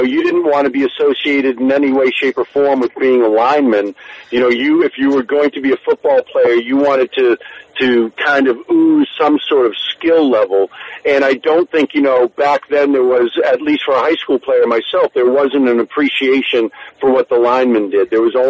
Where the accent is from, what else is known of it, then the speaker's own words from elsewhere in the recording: Natick, Massachusetts, United States; I grew up in Natick. I was born in Wellesley, grew up in Natick, and but my family was from Swampscott